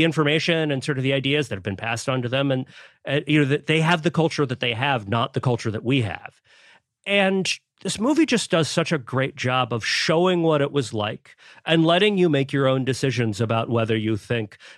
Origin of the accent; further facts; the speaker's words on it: Florida, United States; I grew up in a in North Florida in a community that was defined by an Air Force base.